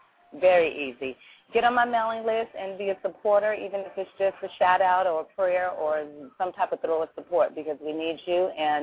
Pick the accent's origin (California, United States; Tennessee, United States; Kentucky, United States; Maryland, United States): California, United States; Los Angeles; I'm from South Central, you know